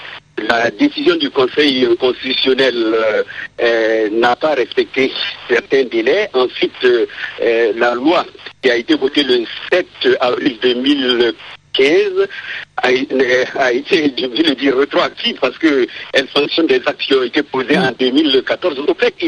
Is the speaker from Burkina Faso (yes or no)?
yes; Burkina Faso; je suis burkinabé et électeur.